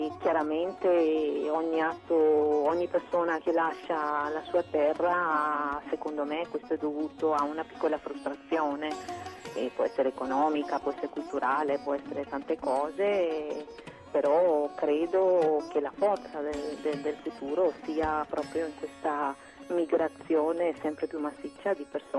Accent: India; now in Italy; ho voluto non limitarmi a quelle che conosco in quanto indiana che vive in Italia

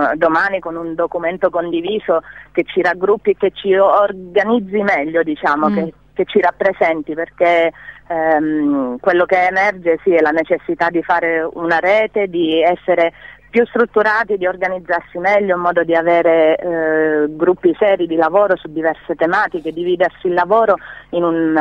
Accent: Teramo, Abruzzo, Italy; now in Bologna, Italy; Sì, io sono di Teramo, quindi vivo a Bologna

